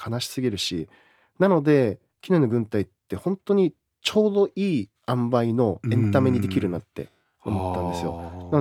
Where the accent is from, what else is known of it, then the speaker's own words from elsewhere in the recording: Okinawa, Japan; born there; 僕沖縄に生まれてるんですけれども多分33年間一度もですねちゃんと沖縄戦に向き合ってこなかったんですよね、